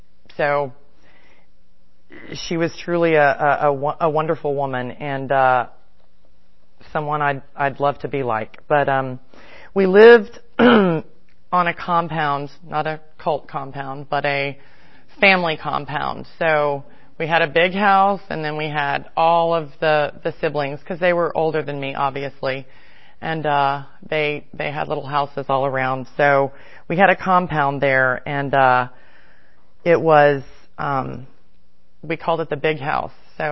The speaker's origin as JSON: {"language": "English", "town": "St. Petersburg", "region": "Florida", "country": "United States", "tie": "born there", "said": "I was born in St. Petersburg, Florida in the late 60s, really late, almost 70s."}